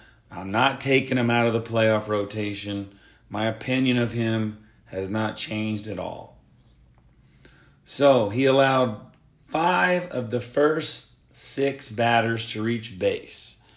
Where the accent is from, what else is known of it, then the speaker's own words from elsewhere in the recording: Oklahoma, United States; I am from Oklahoma, so I love Baker Mayfield.